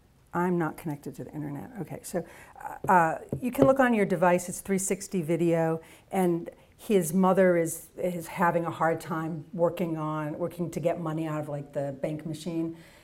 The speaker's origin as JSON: {"language": "English", "town": "Boston", "region": "Massachusetts", "country": "United States", "said": "I'm from Boston. So we have Micro Center."}